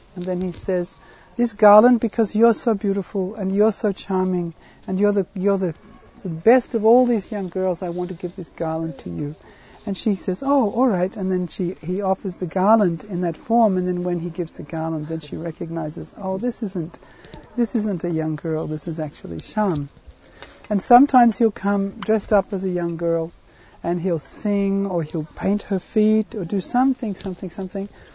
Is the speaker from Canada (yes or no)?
no; Australia; From Australia, Vrindavan. We're coming from Vrindavan.